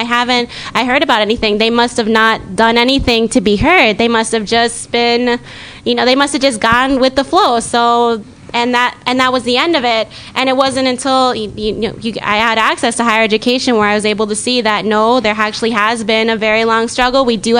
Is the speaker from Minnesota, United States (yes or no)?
yes; Minnesota, United States; I personally, you know, being native Minnesotan, you know, I definitely grew up in an environment that did lack that outlet